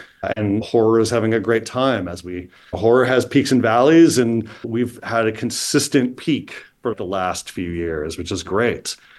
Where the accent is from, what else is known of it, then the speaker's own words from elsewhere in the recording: East Coast, United States; now in Los Angeles, United States; I grew up on the East Coast, went to SVA in Manhattan, a School of Visual Arts grad, and shortly after moved to Los Angeles.